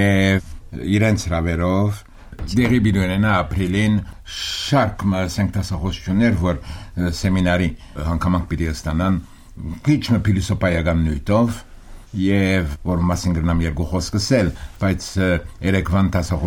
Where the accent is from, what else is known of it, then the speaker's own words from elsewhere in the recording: Paris, Île-de-France, France; moved away as an adult; now in United States; Ես Փարիզ ծնած եմ, Փարիզ մեծած, ուշ ամերիկա անցած եմ